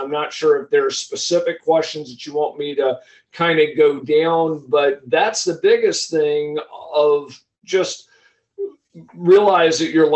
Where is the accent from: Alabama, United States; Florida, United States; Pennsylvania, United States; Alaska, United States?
Alabama, United States; now in Atlanta, United States; let's say I'm originally from the Northern Gulf Coast. Down there, I'm in Atlanta, have been in Atlanta for the last 30 some odd years, but I still have a place down in Gulf Shores.